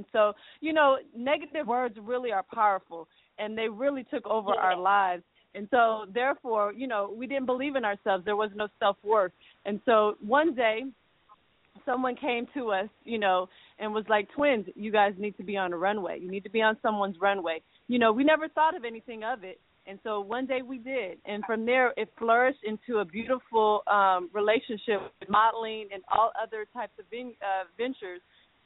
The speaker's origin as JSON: {"language": "English", "town": "Lafayette", "region": "Louisiana", "country": "United States", "tie": "born or raised there", "also_born_or_lived": "Riverside, California", "lives_now": "Atlanta, United States", "said": "Well, actually, we were born in Riverside, California, but our roots are, we were raised in Lafayette, Louisiana. So, but we also live in Atlanta as well."}